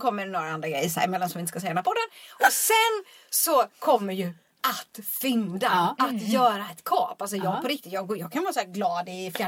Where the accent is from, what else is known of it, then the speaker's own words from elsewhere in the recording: Småland, Sweden; now in Stockholm, Sweden; Jag vet inte varför jag flyttade Stockholm från Småland överhuvudtaget.